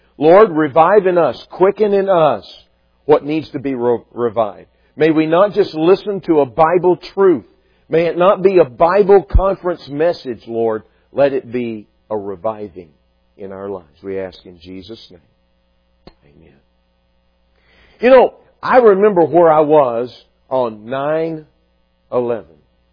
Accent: Dallas, Texas, United States; I grew up in the Dallas area, and so I remember the memory of that time.

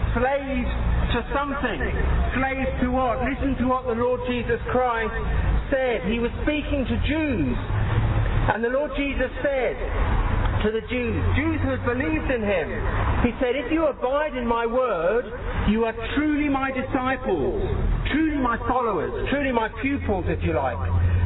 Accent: England, United Kingdom; Some of you may recognize from my accent that I'm from England.

